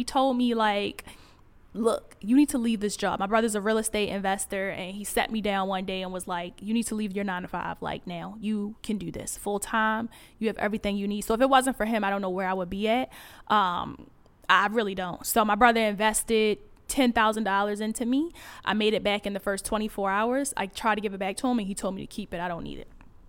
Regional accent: Baltimore, Maryland, United States; You know, I'm from Baltimore, but my sister, my mom, they live in Philly

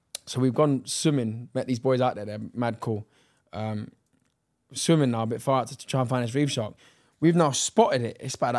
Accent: London, United Kingdom; And obviously I'm from West London, yeah? And she was like, obviously I live further out now.

